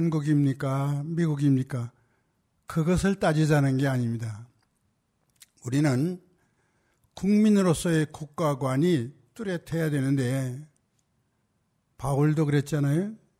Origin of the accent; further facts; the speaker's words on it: South Korea; now in United States; 저는 서슴없이 코리안이라고 합니다. 저는 시민권자입니다. 저는 미국 사람이라고 그래야 되는데 코리안이라고 서슴없이 대답하고